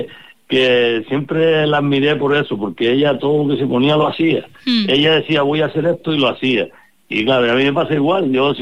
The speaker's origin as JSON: {"language": "Spanish", "region": "Canary Islands", "country": "Spain", "tie": "born there", "said": "Sí, yo soy majorero, es todo el que nace en Fuerteventura."}